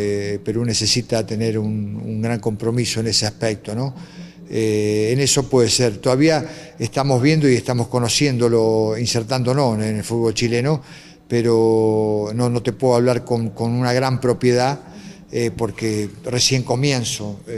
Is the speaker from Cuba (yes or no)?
no; Argentina; soy argentino, y eso no va a cambiar nunca nada mi nacionalidad